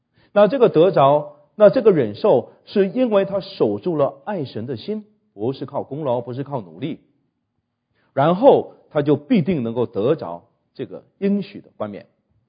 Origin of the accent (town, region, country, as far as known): China